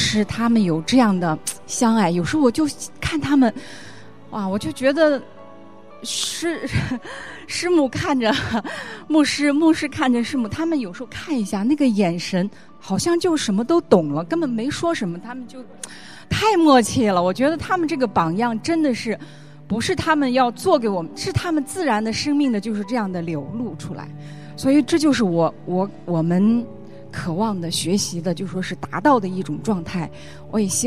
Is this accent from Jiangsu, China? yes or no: no; Lanzhou, Gansu, China; 因为我们是从最西边来的，这一次可能属我们最远，就是甘肃兰州那边